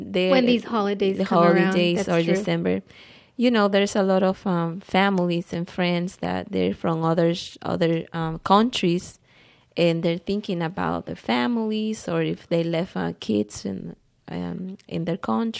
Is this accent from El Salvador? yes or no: yes; El Salvador; I'm from Salvador. So when in Salvador, when I was young, I used to have a party